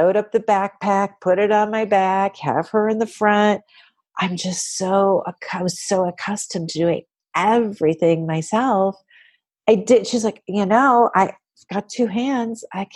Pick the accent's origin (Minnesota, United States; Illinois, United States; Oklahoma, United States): Illinois, United States; Chicago; moved away as an adult; I returned to Chicago. That's my hometown mm-hmm. to have her.